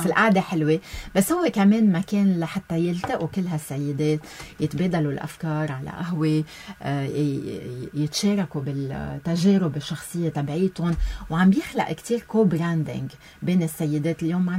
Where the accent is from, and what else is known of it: Lebanon